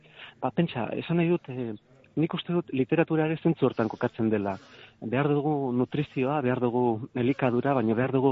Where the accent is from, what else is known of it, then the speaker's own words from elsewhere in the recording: Ordizia, Basque Country, Spain; first language Basque; Eta nik ezagutu nuen Ordizia hartan, ba euskara debekatuta zegoen, nik neu ia galdu egin nuen, nire ama hizkuntza.